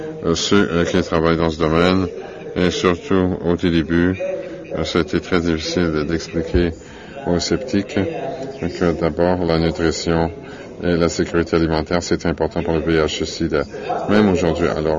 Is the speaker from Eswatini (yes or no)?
yes; Eswatini; Je suis Swazi. Je suis né au Swaziland. J'habite au Swaziland.